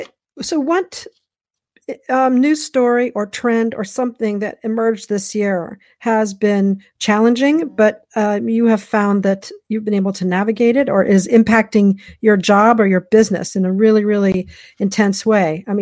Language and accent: English; Columbus, Ohio, United States; I grew up in Columbus, Ohio. Very nice town.